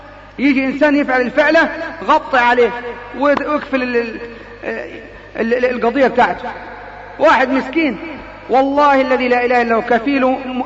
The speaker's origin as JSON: {"language": "Arabic", "country": "Egypt", "said": "كان زمان في بطاقات عندنا في مصر تروح تشتري بها التموين"}